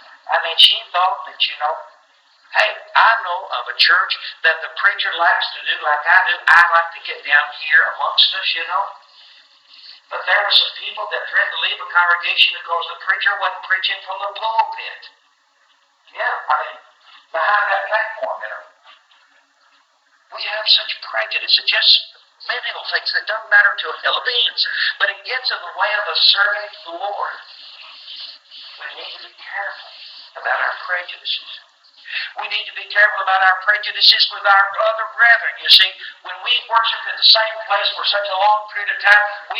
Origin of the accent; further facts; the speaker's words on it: Tennessee, United States; Now, I'm from West Tennessee, and I held meetings for those little congregations down in West Tennessee